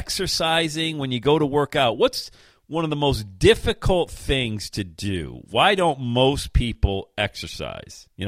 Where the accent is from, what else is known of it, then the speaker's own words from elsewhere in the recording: Bradford, Pennsylvania, United States; Like, I remember growing up in the Buffalo, New York area, man. Bradford, PA, we would get the big city station out of Buffalo, Rock 102.